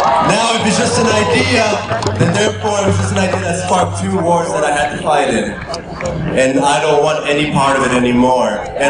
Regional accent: New York City, New York, United States; I'm from New York City.

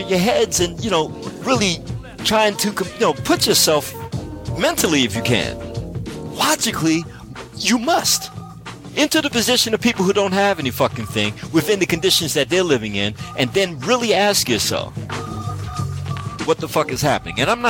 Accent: East Coast, United States; And so, yeah, I'm from the East Coast. Don't really do that.

